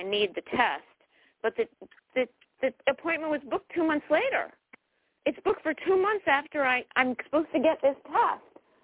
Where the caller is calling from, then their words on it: Connecticut, United States; I'm calling from Connecticut. How are you?